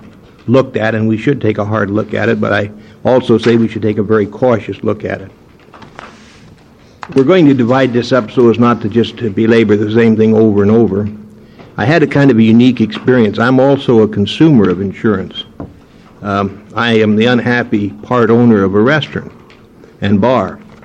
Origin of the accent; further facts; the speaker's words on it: Scotland, United Kingdom; But being a Scotsman, I hate to take any chances